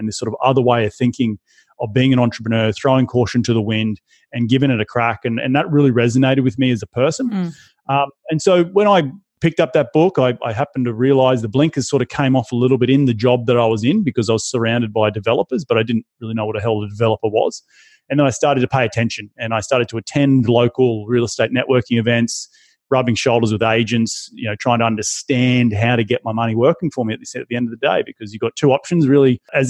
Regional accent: Coolum, Queensland, Australia; now in Los Angeles, United States; Yeah, I grew up on the Sunshine Coast, Coolum and Corroy. If for anyone, any of the listeners who know near Noosa, went to Sunshine Beach State High

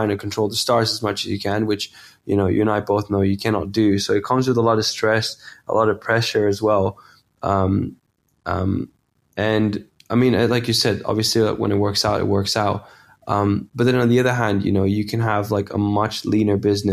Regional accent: Netherlands; English is a second language; I come from a small town in the Netherlands. English is not even my first language. I've learned it through gaming.

